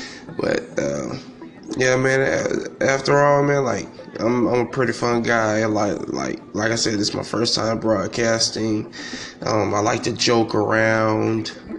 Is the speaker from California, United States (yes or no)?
yes; Los Angeles, California, United States; now in Florida, United States; Like I said, I'm from Los Angeles, 28 years old. Like I said, just kind of starting out the field. But anyways, you know, currently in Florida.